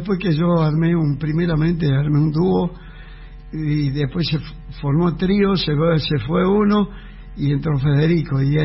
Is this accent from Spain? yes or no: no; Argentina; Yo soy muy argentino, ¿no? Muy argentino, muy lindo allá todo, pero soy argentino hasta la ñascha.